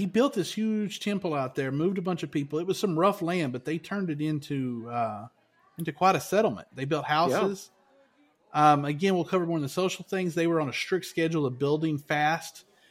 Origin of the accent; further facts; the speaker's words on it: Arkansas, United States; now in Texas, United States; I'm a Texan now. I'm a converted Texan. I'm really an Arkansan who came here for you know, money.